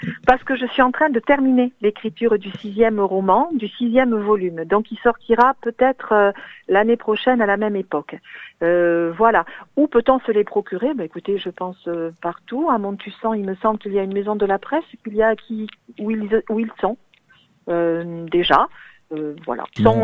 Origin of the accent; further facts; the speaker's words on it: Nouvelle-Aquitaine, France; Voilà, d'où je suis originaire. C'est vraiment le phare de l'Entre-deux-Mers.